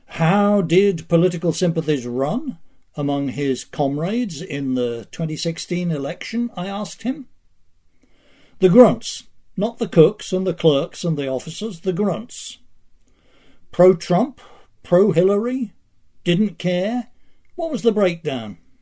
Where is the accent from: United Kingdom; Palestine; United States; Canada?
United Kingdom; born there; One of the very minor irritations of being born British and having received a decent mid-20th century education is that I know, by instinct, forms of address that the rest of the English-speaking world is fast forgetting.